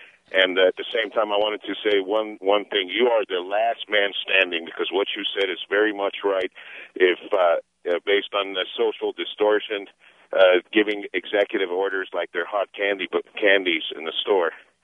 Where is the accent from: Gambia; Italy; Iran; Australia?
Iran; now in United States; I've taken as an American citizen refuge from Iran for 30 years and haven't been able to go back